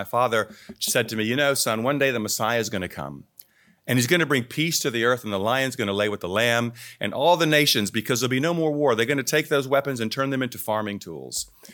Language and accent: English; Richmond, Virginia, United States; accent: Southern drawl; I grew up in Richmond, Virginia. I used to have a Southern drawl, but living here has affected my accent. It's much more British now, don't you think? And, so I grew up in Virginia.